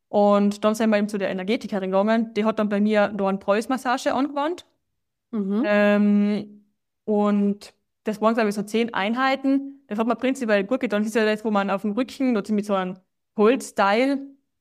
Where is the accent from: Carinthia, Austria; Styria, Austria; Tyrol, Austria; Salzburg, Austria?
Tyrol, Austria; ich komme aus Osttirol und bin 31